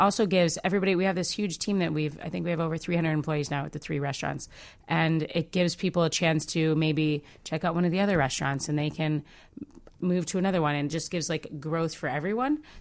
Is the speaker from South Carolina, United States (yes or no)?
no; Evanston, Illinois, United States; born there; also born or lived in Connecticut / Michigan / Arizona; I was born here. I was born in Evanston, but I lived in Connecticut. I went to Michigan. I lived in Arizona, and I never just really felt like it was where I was supposed to be.